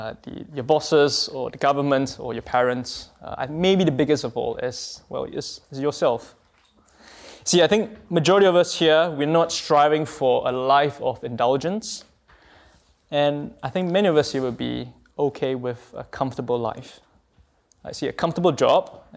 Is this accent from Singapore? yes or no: yes; Singapore; I'm from Singapore, and maybe guys in Hong Kong as well.